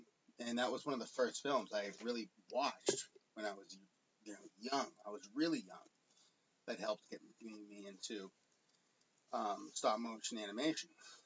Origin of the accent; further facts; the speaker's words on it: Massachusetts, United States; Yeah, but, I mean, I grew up on Cape Cod, and I used to go over to Martha's Vineyard all the time when I was a kid.